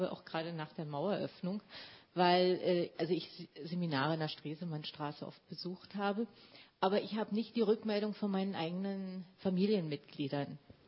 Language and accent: German; Berlin, Germany; ich stamme aus Berlin und mein Vater stammt aus dem jetzigen Polen und meine Großeltern aus Königsberg.